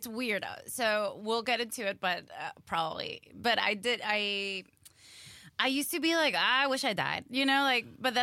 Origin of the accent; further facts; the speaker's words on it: Venezuela; Not to bum me out, but my country is fucked. I'm from Venezuela. And right now it's really bad, but even when I was growing up, I got held at gunpoint really early in my life.